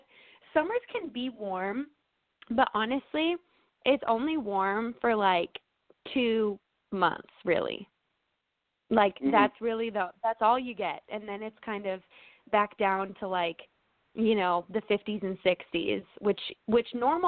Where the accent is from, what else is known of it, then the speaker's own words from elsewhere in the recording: Minnesota, United States; growing up in Minnesota, there weren't really things to just go and do.